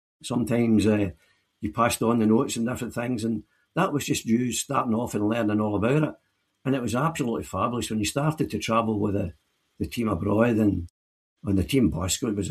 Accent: Scotland, United Kingdom; There's a man at that game today said that because I'm from Cardown, I should be a Celtic fan.

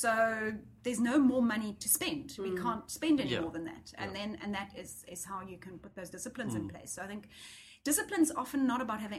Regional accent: Cape Town, Western Cape, South Africa; And because I'm from Cape Town, people got the wrong impression.

